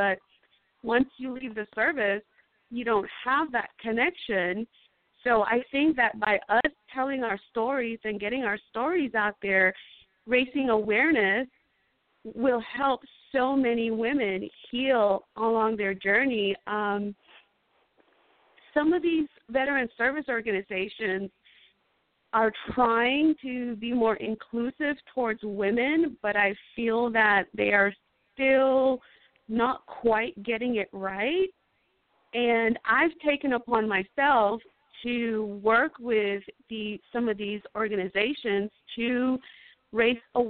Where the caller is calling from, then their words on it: Sacramento, California, United States; I'm actually calling from Sacramento, California.